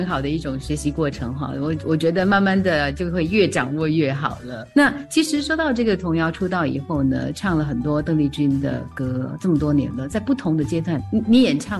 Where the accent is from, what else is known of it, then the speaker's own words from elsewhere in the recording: Fujian, China; 因为我是福建人，就要唱广东歌